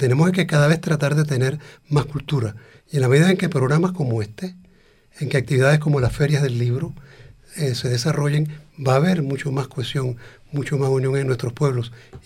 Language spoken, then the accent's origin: Spanish; Panama; Pero yo sí me siento muy centroamericano, uh-huh, cuando salgo de Panamá y voy a Costa Rica o voy a Guatemala